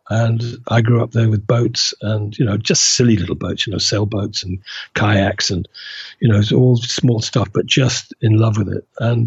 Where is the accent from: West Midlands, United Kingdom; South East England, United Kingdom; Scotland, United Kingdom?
South East England, United Kingdom; I grew up pretty well where I am now, in the south of England.